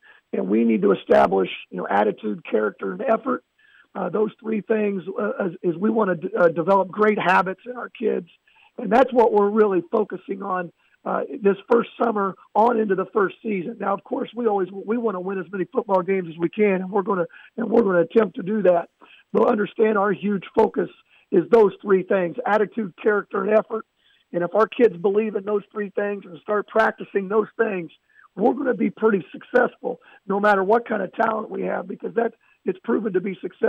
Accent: Indianapolis, Indiana, United States; now in Jeffersonville, United States; Well, Matt, I've lived in Jeffersonville for the past 6 years. A lot of I'm originally from Indianapolis.

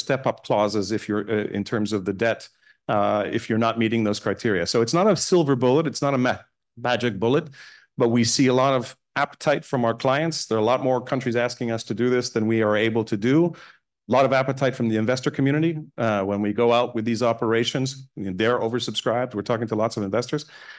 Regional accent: Canada; I think as a Canadian, I can speak fast enough.

